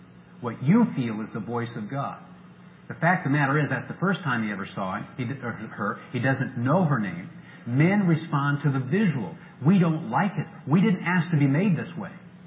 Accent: Peoria, Illinois, United States; I remember growing up in Peoria and riding my bike up and down as blue-collar city, and guys were always working on their cars.

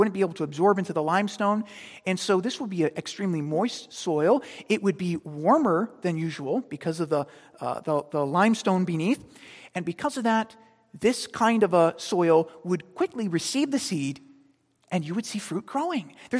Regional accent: Queens, New York, United States; Maybe I grew up in Queens, and some of you hailing from other places in the city may not have even dirt bed

